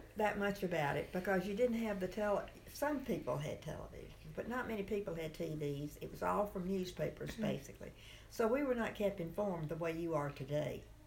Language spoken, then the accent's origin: English; Jackson, Tennessee, United States; I grew up in my grandmother's home. She had a boarding house, and she fed everyone. I was from Tennessee